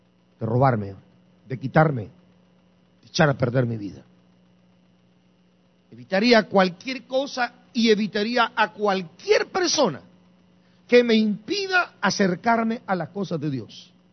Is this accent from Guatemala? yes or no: yes; Guatemala; born there; yo llevo sangre en mis venas de Honduras. Y se alegran los hondureños, pero nací en Guatemala